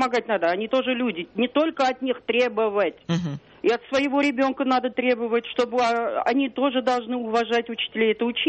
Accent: Lyubertsy, Moscow Oblast, Russia; я из Люберцы.

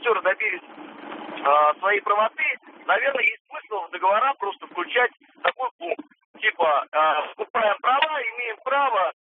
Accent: Moscow, Russia; я из Москвы.

